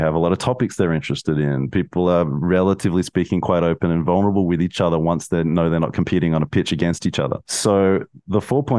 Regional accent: Australia; I'm Australian.

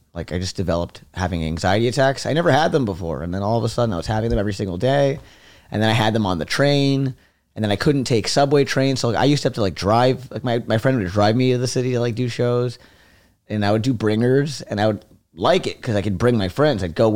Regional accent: Forest Hills, New York, United States; Forest Hills.

